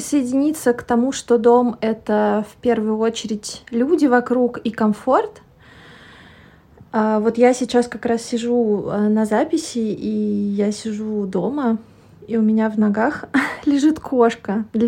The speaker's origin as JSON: {"language": "Russian", "region": "Moscow", "country": "Russia", "tie": "born or raised there", "also_born_or_lived": "Siberia", "said": "я родилась в Сибири, хотя всю жизнь практически прожила в Москве."}